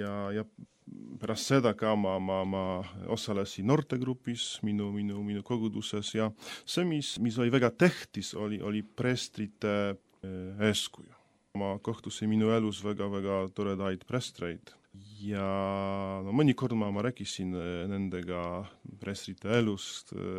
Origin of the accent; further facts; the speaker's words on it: Rzeszów, Subcarpathian Voivodeship, Poland; Estonian is a second language; now in Estonia; Jah, Poola on suur, ma olen pärit Kagu-Poolast, Rzeszówi linnast. Rzeszów on Podkarpatskie makonna pealin. See asub täpselt 100 kilometrit Ukraina ja Slovakia piirist.